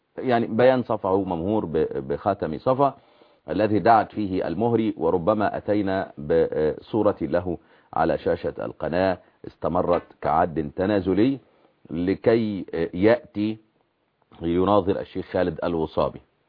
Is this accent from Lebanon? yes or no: no; Egypt; وعندنا في مصر